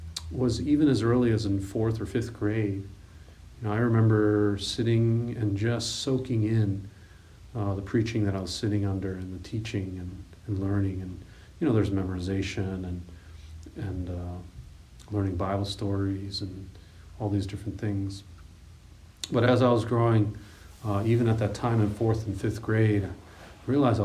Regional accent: Lansing, Michigan, United States; also born or lived in Detroit; I was born in Detroit, and we quickly moved about a year and a half to the Lansing area, and grew up there.

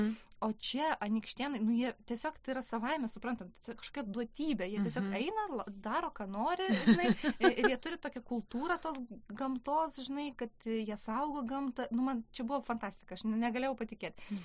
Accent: Klaipėda, Klaipėda County, Lithuania; also born or lived in Rokiškis; mano šeima persikėlė į Klaipėdą. Tai aš Klaipėdui užaugau. Baigiau mokyklą, ten visa mano vaikystė, paauglystė praėjo

